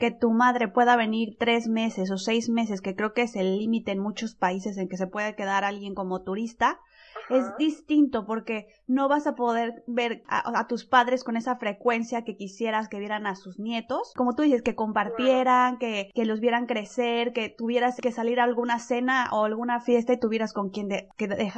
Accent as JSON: {"language": "Spanish", "country": "Mexico", "moved": "yes", "lives_now": "Seville, Spain", "said": "Soy expat y mexicana viviendo desde hace un par de añitos acá en Sevilla, España."}